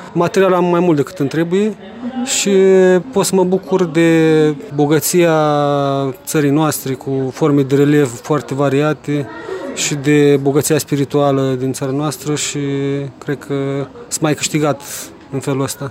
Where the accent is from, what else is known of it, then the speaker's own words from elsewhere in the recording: Romania; Da, sunt foarte mândru că sunt român